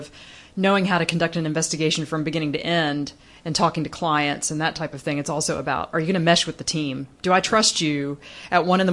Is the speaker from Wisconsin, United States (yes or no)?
no; West Virginia, United States; For me, it was, I grew up in West Virginia, and so there's a reason why Chris Carter put a lot of X-Files episodes in West Virginia.